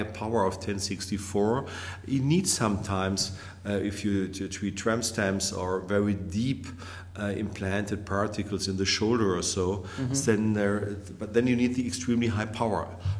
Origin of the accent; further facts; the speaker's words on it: Bochum, North Rhine-Westphalia, Germany; My hometown, my home university is called Bochum.